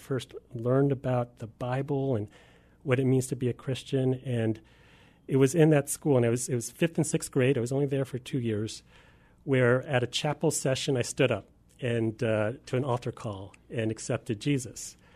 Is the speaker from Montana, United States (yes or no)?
no; Bowie, Maryland, United States; also born or lived in Los Angeles; Yeah, I was actually born in Los Angeles, the city of angels. My dad was getting his PhD from UCLA. But shortly after that, he got a job at NASA in Maryland. So we moved across the country, and I grew up in a town called Bowie, Maryland.